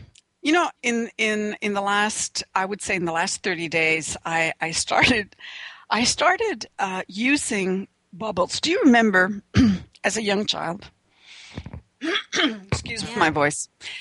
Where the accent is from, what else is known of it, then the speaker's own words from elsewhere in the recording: Canada; We're two Canadian women